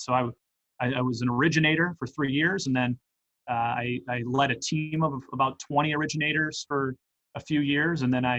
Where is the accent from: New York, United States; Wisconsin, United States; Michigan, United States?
Michigan, United States; Detroit; So I grew up in Metro Detroit. I played college football at Hillsdale College, which is outside of Detroit.